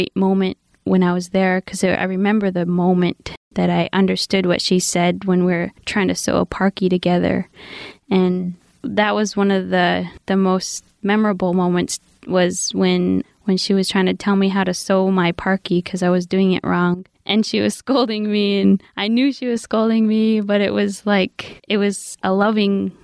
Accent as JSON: {"language": "English", "town": "Nome", "region": "Alaska", "country": "United States", "tie": "born or raised there", "said": "I'm from Nome, Alaska. I'm 24 years old, and I am part Inupiaq and Kiowa Indian. Growing up, we lived out at Cape Nome"}